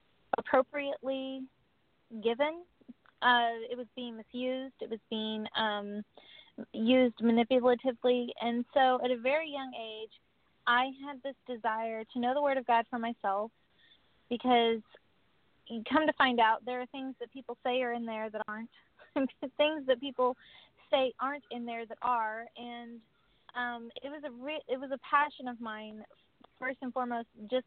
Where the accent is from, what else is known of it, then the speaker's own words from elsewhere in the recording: Missouri, United States; I'm from Missouri originally.